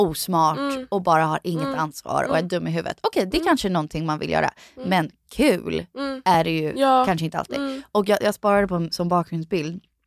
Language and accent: Swedish; Florida, United States; jag typ lite för att jag kommer från Florida, bara mycket i havet, allt sådär.